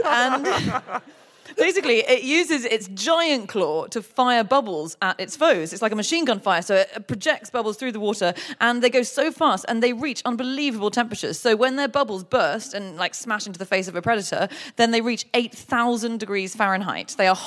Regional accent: United Kingdom; I'm British

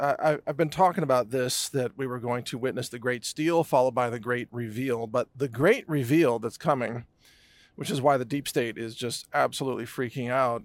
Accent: United States; and look, I'm an American. I love my country.

